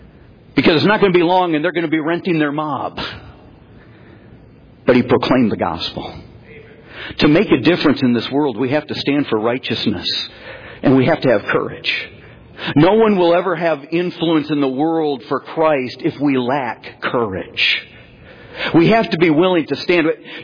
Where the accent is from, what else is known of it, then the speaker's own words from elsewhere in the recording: Michigan, United States; I've mentioned to you, I grew up in Michigan. I grew up in a little farming community, and we had open field behind our yard.